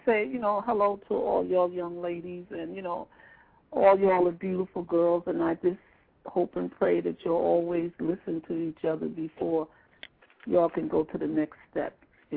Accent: Bronx, New York, United States; Okay, so we all right. I'm from the Bronx.

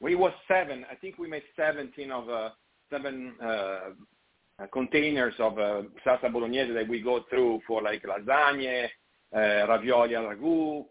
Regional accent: Genoa, Liguria, Italy; Genoa salami. I like that because it brings me up the name of my hometown

